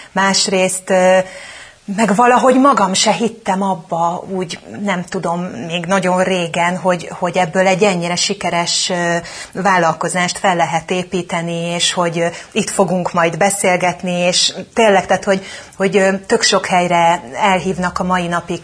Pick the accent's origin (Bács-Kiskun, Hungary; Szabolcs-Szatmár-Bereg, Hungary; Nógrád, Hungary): Szabolcs-Szatmár-Bereg, Hungary; Én egy nagyon kicsi Szabolcs-Szatmár-Bereg megyei faluból származom. Már az is nagy szó volt, hogy onnan én Debrecenbe mentem középiskolába, meg a főiskola